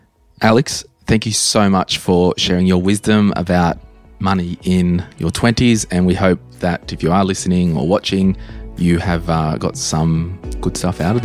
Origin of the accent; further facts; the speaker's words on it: Townsville, Queensland, Australia; also born or lived in Brisbane; Putting all of my stuff in storage in Brisbane to go back to my hometown of Townsville in the Christmas months with the intent of moving back to Brisbane.